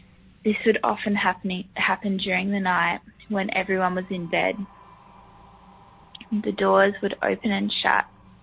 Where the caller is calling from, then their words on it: South Australia, Australia; I'm from South Australia.